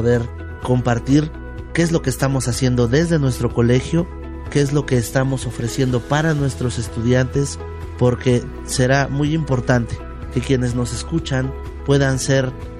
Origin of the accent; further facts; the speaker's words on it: Tlaxcala, Mexico; born there; yo nací aquí en Tlaxcala capital, en un pueblito hermoso que se llama San Lucas Cuautelulpan, a 5 minutos de aquí de las escalinatas donde nos encontramos.